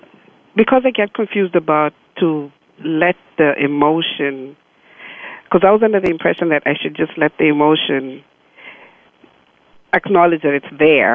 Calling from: Manhattan, New York, United States; I'm calling from Manhattan, but I live in Brooklyn, New York.

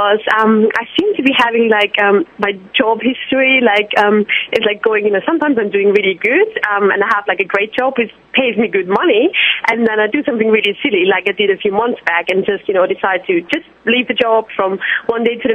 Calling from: London, United Kingdom; From London, UK.

